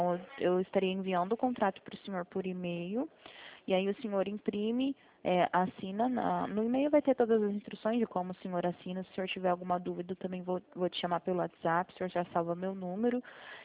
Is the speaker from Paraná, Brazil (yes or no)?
no; Presidente Prudente, São Paulo, Brazil; Prudente, São Paulo.